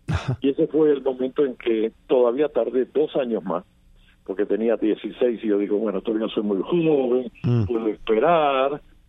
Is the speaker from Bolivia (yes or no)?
no; Spain; now in Cuba; acabamos yendo al sitio donde había nacido mi padre, a España, y crecí en España, me eduqué en España, me hice sacerdote en España, me ordené en Madrid.